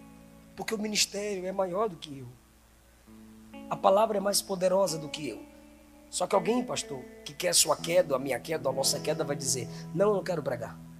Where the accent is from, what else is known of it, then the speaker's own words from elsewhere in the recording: Ilhéus, Bahia, Brazil; now in Samambaia, Brazil; Antes de morar aqui, Samambaia, Pessu, Penorte, eu vim da Bahia, eu sou de Ilhéus, periferia de Ilhéus, bairro Senhora da Vitória, lama, uma casa simples